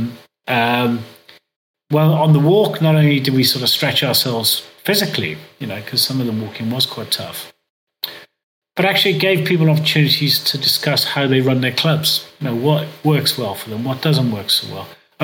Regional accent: Cardiff, Wales, United Kingdom; So I come from Llanrymney, which is very much a working class estate in Cardiff.

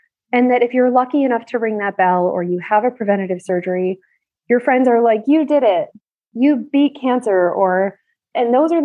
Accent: Buffalo, New York, United States; I grew up in Buffalo, New York. So it's like part of my person.

